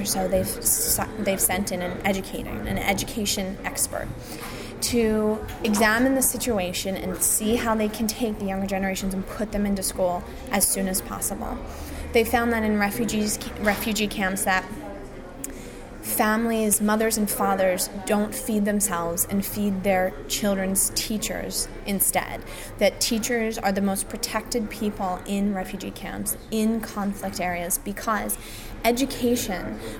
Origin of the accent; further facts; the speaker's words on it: United States; I'm American born and bred. I love my American pizza and the bagels and the luxuries of being here.